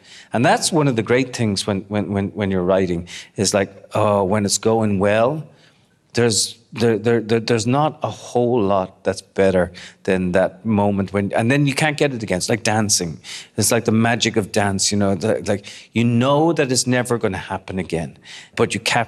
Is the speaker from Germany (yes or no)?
no; Ireland; I grew up in Ireland and I did have, my mum is from Northern Ireland, and she, used to bring me up north when I was a kid